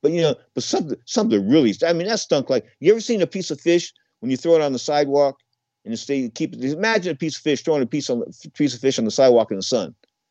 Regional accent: California, United States; No, I'm from California.

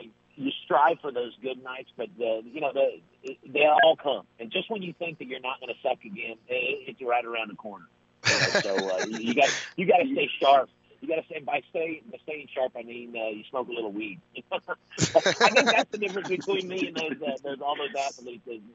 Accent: Louisville, Kentucky, United States; my hometown, Louisville, Kentucky

